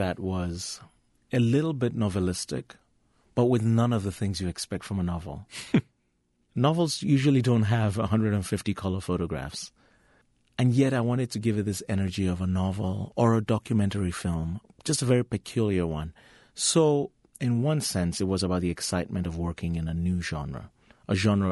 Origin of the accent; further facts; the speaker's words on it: Lagos, Nigeria; also born or lived in Michigan, United States; being in Nigeria, having grown up in Nigeria, illuminates my understanding of American, even though I'm an American.